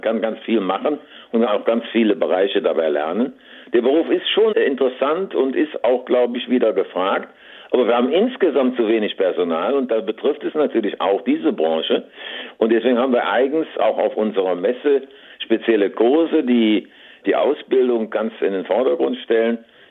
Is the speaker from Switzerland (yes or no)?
no; Cologne, North Rhine-Westphalia, Germany; Ja, ich könnte Ihnen Beispiele nennen aus meiner Heimatstadt hier aus Köln.